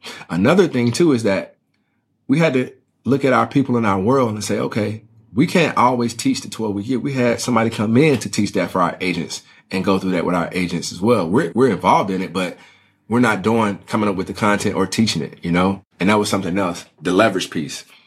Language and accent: English; Mississippi, United States; Man, listen, I'm from Mississippi. I'm from the South.